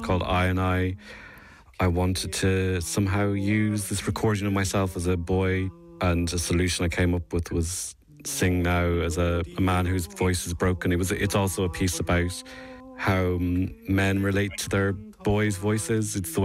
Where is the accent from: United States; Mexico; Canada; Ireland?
Ireland; growing up in Ireland